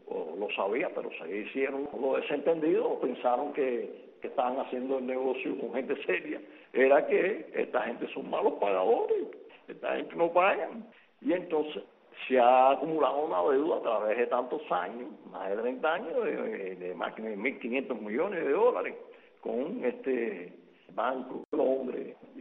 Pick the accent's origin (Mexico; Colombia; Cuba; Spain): Cuba; como cubanos, como nación, como pueblo, como Estado